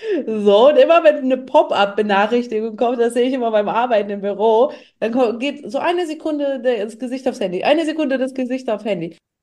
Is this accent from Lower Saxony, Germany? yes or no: no; Saarbrücken, Saarland, Germany; Und ich komme aus Saarbrücken, aus der Hood sozusagen